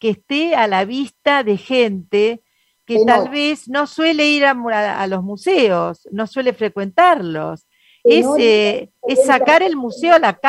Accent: Buenos Aires, Argentina; Que yo que conozco todas las provincias, por más que soy porteña

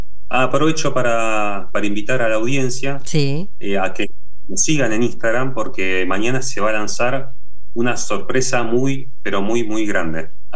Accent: Argentina; nosotros como argentinos, que lo tenemos acá relativamente tan cerca

